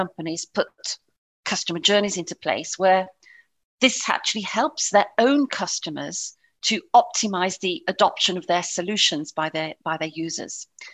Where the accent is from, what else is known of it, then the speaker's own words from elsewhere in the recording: England, United Kingdom; accent: British; now in Paris, France; You'll have probably gathered by my British accent. Yes, I am English originally, but I consider myself European in soul and have been based in Paris for some time, over 25 years.